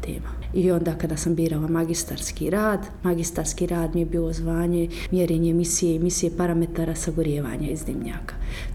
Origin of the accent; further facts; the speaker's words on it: Brčko, Brčko District, Bosnia & Herzegovina; dolazim iz Brčkog, zaposlenica vlade Brčkog distrikta na poziciji referenta za romska pitanja u obrazovanju pri pedagoškoj instituciji i, ko što bih rekao, ponosna sam eto i što sam Romkinja